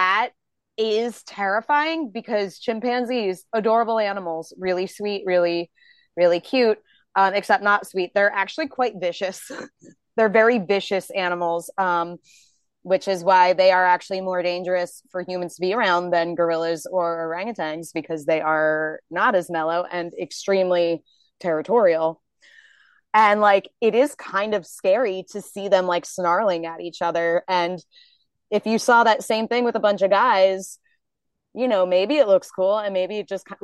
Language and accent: English; United Kingdom; that's me being British.